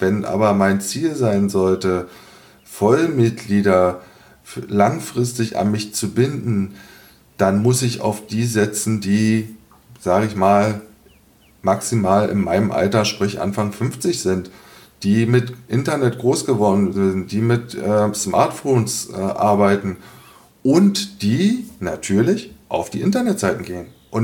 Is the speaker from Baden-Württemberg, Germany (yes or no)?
no; Berlin, Germany; Ich komme aus Berlin.